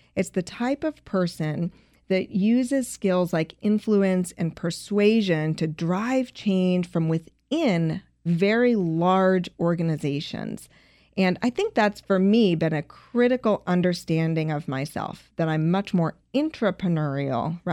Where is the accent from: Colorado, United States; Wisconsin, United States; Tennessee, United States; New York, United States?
Colorado, United States; I was always very passionate about the environment. Growing up in Colorado, I had a lot of environmental education as a youngster.